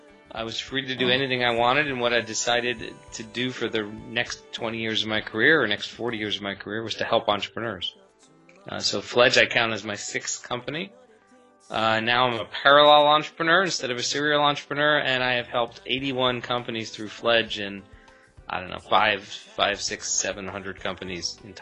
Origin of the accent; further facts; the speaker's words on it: Seattle, Washington, United States; I'm from Seattle, Washington, and my job is to help entrepreneurs.